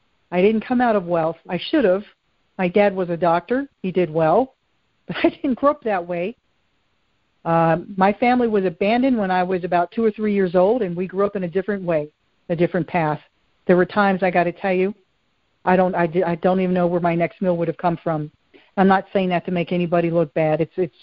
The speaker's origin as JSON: {"language": "English", "town": "Roanoke", "region": "Virginia", "country": "United States", "said": "I'm from Roanoke, Virginia, Roanoke County Schools."}